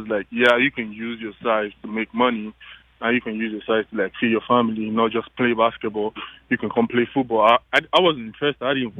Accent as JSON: {"language": "English", "town": "Makurdi", "region": "Benue", "country": "Nigeria", "said": "I'm from Makurdi, Benue State."}